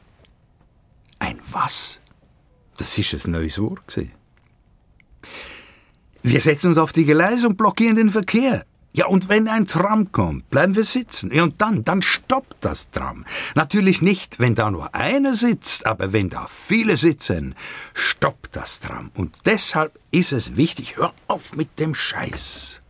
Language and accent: German; Aargau, Switzerland; seit ich mich zurückgezogen habe und wieder in die Nähe von Zofingen gezügelt, bin ich auch wieder an die Wurzeln von meiner Mundart zurück.